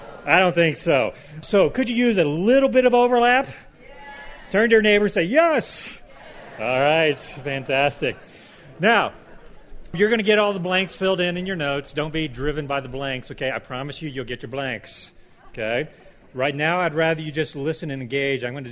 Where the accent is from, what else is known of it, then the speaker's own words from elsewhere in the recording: Oklahoma, United States; I'm originally from Oklahoma, got my bachelor's degree in mechanical engineering, and I wanted to be an astronaut.